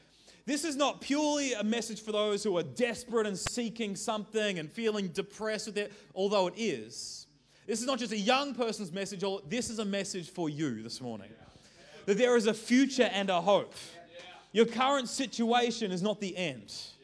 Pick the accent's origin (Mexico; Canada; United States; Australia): Australia; Darwin, Northern Territory; also born or lived in Sydney; So I'm from New Zealand, and I'm from Australia. I'm actually a Sydney boy. I was born in Sydney, and I grew up in, and I grew up in Darwin.